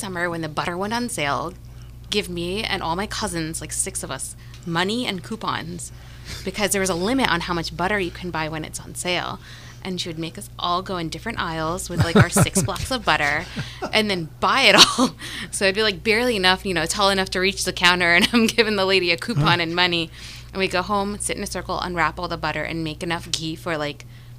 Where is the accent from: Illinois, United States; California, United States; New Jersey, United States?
New Jersey, United States; I grew up in Jersey, in literally the town they filmed The Sopranos in. And I would go to the Italian bakery all the time.